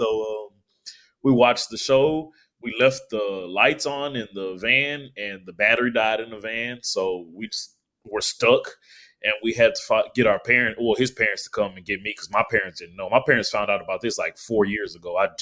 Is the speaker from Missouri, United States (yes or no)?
no; Texas, United States; You know, I'm from Texas, so I love the Von Erichs, love the Funks, love Stan Hansen.